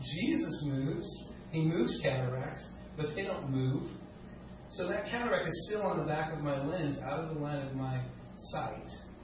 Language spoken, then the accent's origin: English; Long Beach, California, United States; born there; So, I was born in Long Beach, California in 1964.